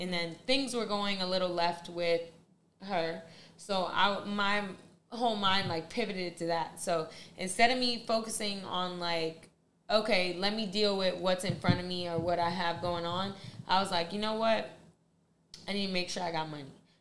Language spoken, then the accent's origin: English; New York, United States; and we grew up in New York.